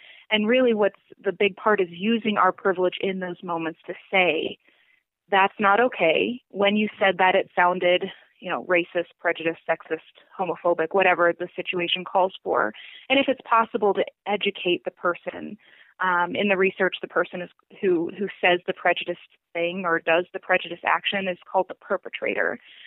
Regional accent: Midwest, United States; I'm from the Midwest. We do not like confronting in the Midwest.

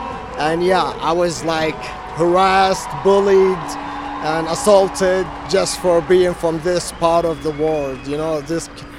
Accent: Kuwait; English is a second language; now in Denver, United States; I'm from Kuwait. Moved here 4 years ago almost. And I have family here in Denver.

